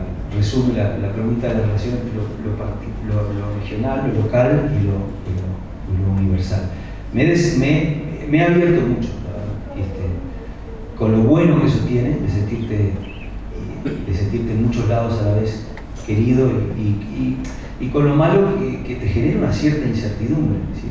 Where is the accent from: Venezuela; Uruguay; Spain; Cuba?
Uruguay; yo ni oculto que soy uruguayo, ni mucho menos, ni tampoco hago un esfuerzo porque ya lo tengo dentro. Es decir, tengo este acento